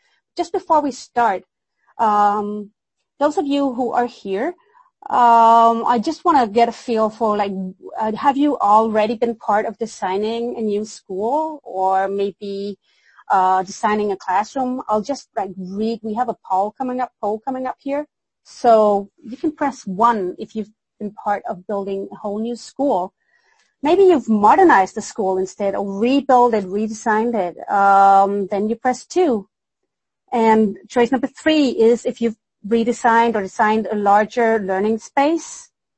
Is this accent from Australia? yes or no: no; Denmark; English is a second language; strange little accent and maybe some like language that's a bit off every now and then. I try to do my best. I am from Denmark, so that's the reason why